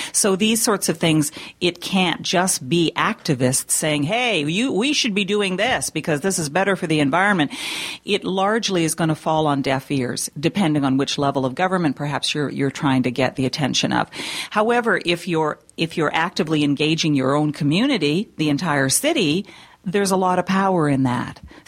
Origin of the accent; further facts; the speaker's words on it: Sudbury, Ontario, Canada; I'm actually from Sudbury